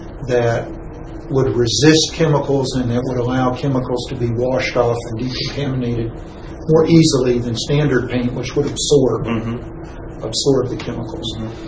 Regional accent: Texas, United States; I was from Texas. My mother was living in San Antonio at the time.

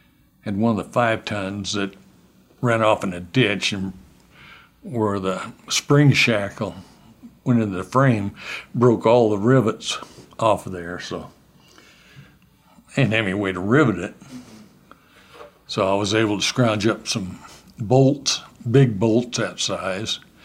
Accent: Olathe, Kansas, United States; My hometown is in Olathe, Kansas. It's right outside of Kansas City. So I was born and raised there.

